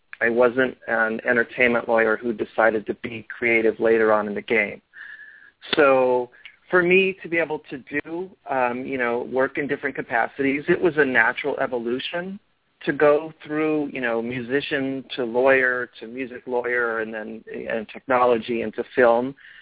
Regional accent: Pennsylvania, United States; So I grew up in Pennsylvania, and at around seventh grade, I started drumming

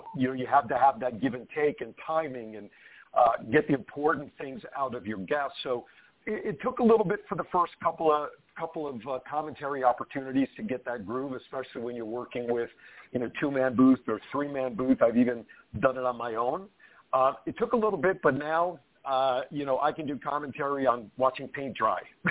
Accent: New Jersey, United States; I'm originally from New Jersey

